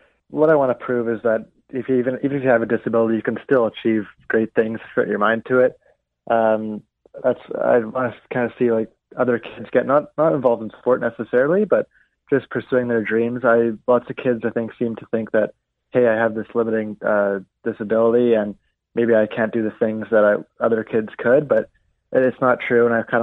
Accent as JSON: {"language": "English", "country": "Canada", "said": "obviously being Canadian"}